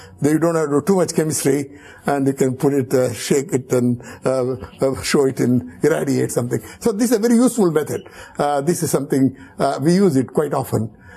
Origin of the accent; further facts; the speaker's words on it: India; Of course, being an Indian, I am very fond of Raman spectroscopy.